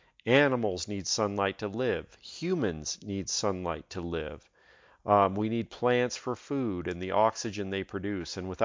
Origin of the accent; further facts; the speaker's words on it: Colorado, United States; now in El Paso, United States; I came from Western Colorado before I moved here and just spent my life freezing over there during the winters.